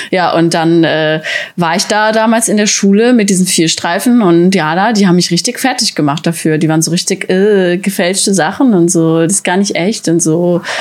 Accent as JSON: {"language": "German", "town": "Plettenberg", "region": "North Rhine-Westphalia", "country": "Germany", "tie": "born or raised there", "said": "Und in meiner Heimatstadt Plettenberg, da wohnen ja nicht viele Leute"}